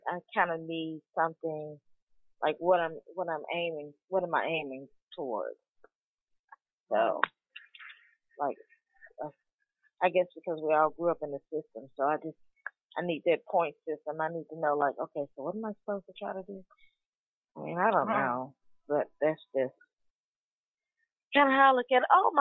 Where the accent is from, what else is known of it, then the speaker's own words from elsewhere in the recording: the South, United States; I am from the South, and I don't want to shack